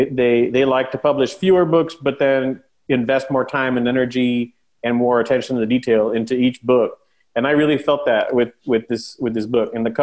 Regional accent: Brownsville, Texas, United States; obviously I grew up in Brownsville. And as you mentioned, I recreated the border town, sister cities on both sides of the river

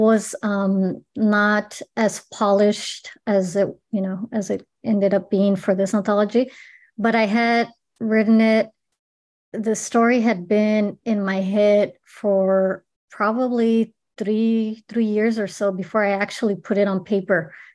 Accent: El Paso, Texas, United States; A huge part of me is, you know, my culture, growing up in the Mexican American barrio of El Paso.

